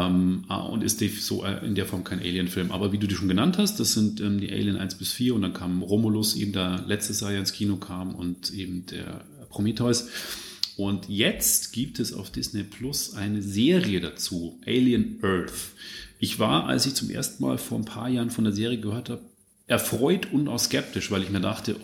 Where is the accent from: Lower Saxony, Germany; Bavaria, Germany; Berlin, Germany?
Bavaria, Germany; bayerischen Rap, wie soll es auch anders sein, aus meiner Heimat der Oberpfalz.